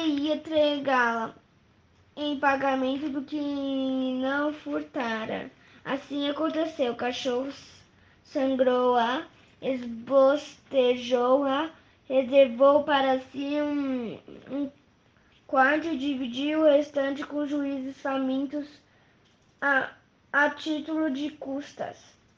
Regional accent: São Paulo, Brazil; tenho 10 anos, sou da cidade de São Paulo

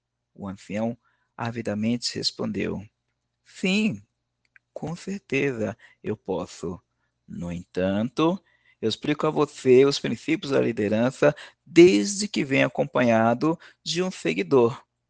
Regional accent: São Paulo, Brazil; Eu sou de São Paulo, capital, que é onde eu estou

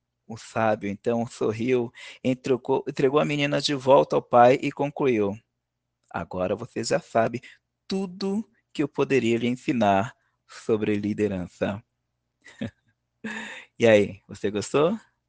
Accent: São Paulo, Brazil; Eu sou de São Paulo, capital, que é onde eu estou

